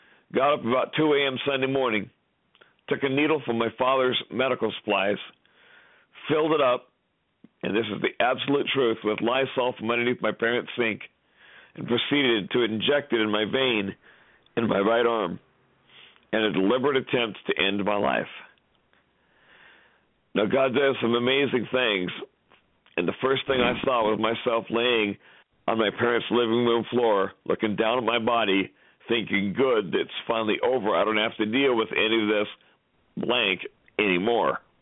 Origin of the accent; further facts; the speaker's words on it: Seattle, Washington, United States; And in my neighborhood, I grew up in South Seattle, and back in my neighborhood, a little Catholic community, there was a revival that took place back in 1982.